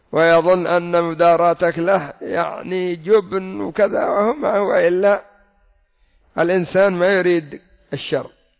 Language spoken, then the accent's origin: Arabic; Yemen; الحجر من الأرض والدم من رأس القبيل عندنا في اليمن.